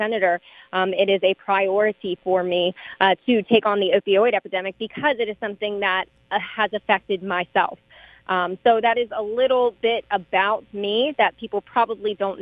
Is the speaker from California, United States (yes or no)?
no; Delmar, Delaware, United States; So I'm a local Delaware girl. I grew up in Delmar. I graduated from Delmar High School. I graduated from Goldie Beacom College. I've spent my whole life here.